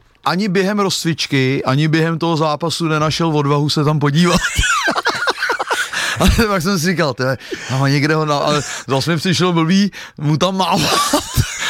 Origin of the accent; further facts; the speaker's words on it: Prague, Czechia; jako, když jsem byl malej, tak jsme samozřejmě, už jsem taky říkal, děda mě vodil na Duklu, protože jsme to měli z Břevnou a kousek